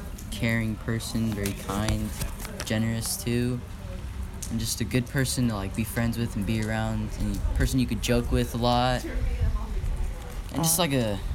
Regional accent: Salinas, California, United States; born there; I was born in Salinas, California, at Natividad Hospital near Creek Bridge.

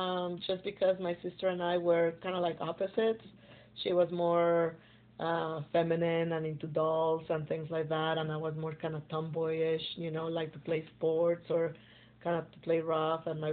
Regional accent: Guadalajara, Jalisco, Mexico; Well, I was born in Guadalajara, that is a big city. And I lived in suburbs of Guadalajara all my life.

